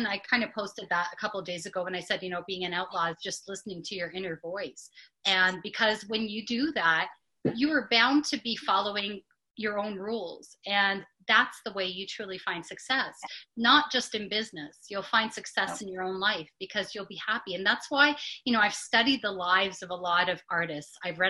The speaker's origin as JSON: {"language": "English", "country": "Canada", "said": "And I said, being the Canadian, we're very like, no, I don't want to bother him."}